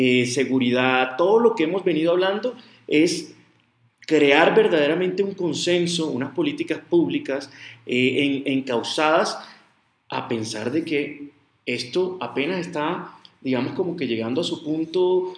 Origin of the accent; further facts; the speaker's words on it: Colombia; lo que vamos a hacer nosotros como colombianos